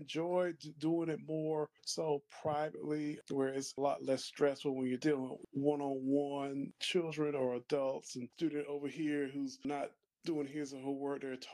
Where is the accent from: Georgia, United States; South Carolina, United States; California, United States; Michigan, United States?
South Carolina, United States; relocated back to my home state here in South Carolina.